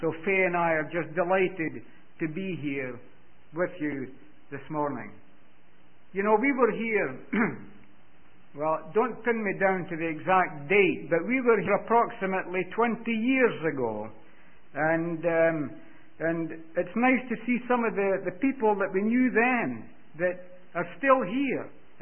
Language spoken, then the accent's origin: English; London, Ontario, Canada; we're from London, Ontario, and we've lived there for quite a number of years.